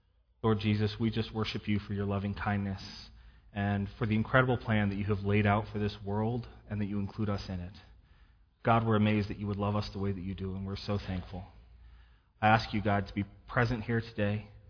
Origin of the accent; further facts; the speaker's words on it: Craig, United States; I grew up here in Craig.